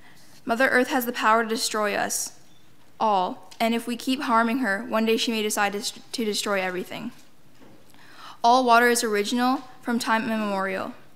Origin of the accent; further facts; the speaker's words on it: Thunder Bay, Ontario, Canada; born there; I was born in Thunder Bay, Ontario